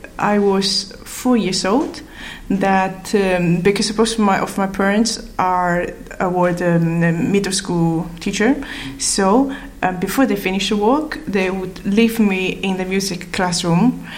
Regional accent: Hangzhou, Zhejiang, China; English is a second language; I was born in Hangzhou. It's a city near Shanghai and grew up there.

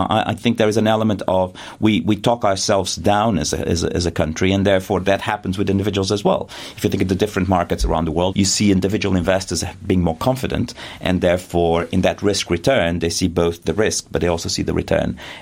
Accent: Portugal; moved away as an adult; now in United Kingdom; I've lived most of my adult life here in the UK. I'm, in a way, I'm more British than Portuguese.

